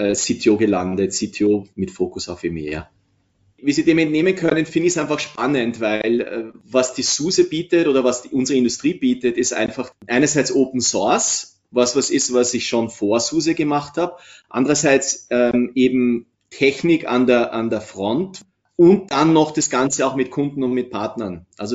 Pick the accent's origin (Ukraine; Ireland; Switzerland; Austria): Austria; moved away as an adult; now in Nuremberg, Germany; Wie Sie vielleicht hören, bin ich Österreicher, der 2003 für ein, maximal zwei Jahre nach Nürnberg zu SUSE gegangen ist.